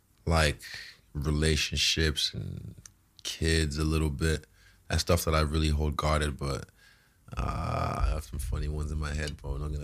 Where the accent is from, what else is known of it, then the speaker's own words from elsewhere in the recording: Nigeria; from where I'm from Nigeria, a lot of people will be blessed to have my old job.